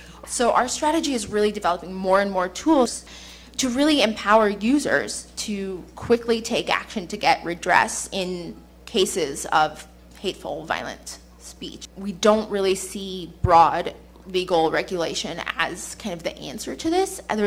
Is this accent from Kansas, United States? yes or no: yes; Kansas, United States; I grew up in Kansas as a Muslim American after 9/11